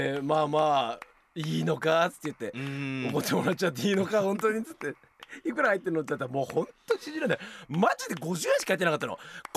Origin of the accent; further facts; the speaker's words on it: Tohoku, Japan; accent: Tohoku; これ俺の東北弁が言うぐらいんだけど